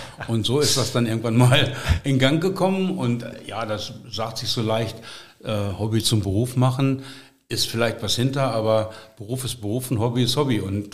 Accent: Rohrsen, Lower Saxony, Germany; ich komme eigentlich von der anderen Seite des Düls. Du kommst aus Affede, ich komme aus Rohrsen.

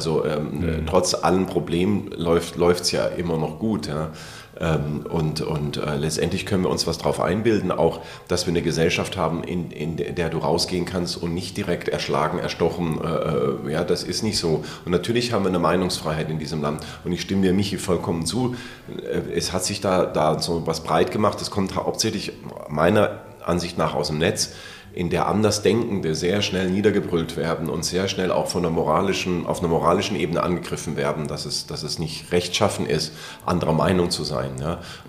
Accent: Baden-Württemberg, Germany; ich komme ja aus der Region und ich liebe diese Region

